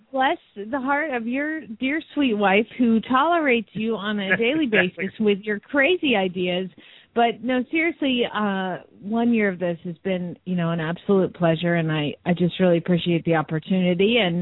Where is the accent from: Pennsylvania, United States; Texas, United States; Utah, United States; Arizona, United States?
Arizona, United States; Phoenix; from Phoenix, Arizona